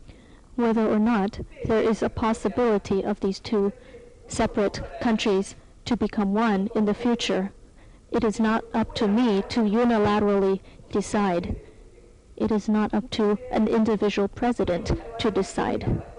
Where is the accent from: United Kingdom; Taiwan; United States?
Taiwan; I come from Taiwan. I am a son of the land of Taiwan.